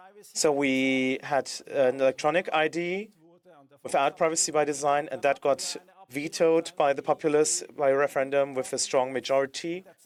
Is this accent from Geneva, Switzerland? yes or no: no; Lausanne, Vaud, Switzerland; We're going now to my hometown, to Lausanne